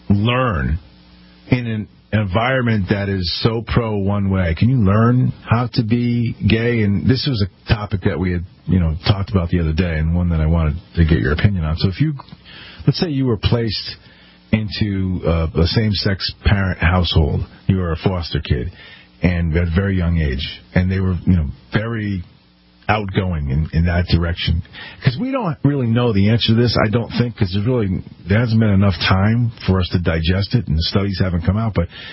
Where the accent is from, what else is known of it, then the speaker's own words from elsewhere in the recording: Connecticut, United States; And we have this happen here in my home state of Connecticut a lot